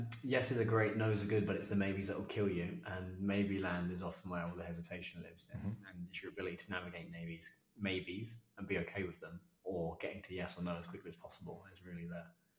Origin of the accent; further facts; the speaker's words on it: East of England, United Kingdom; my grandparents are from Belfast on my dad's side, and then my mum's side of the family are all Spanish. But I was brought up in Hertfordshire, just north of London, huge Arsenal fan.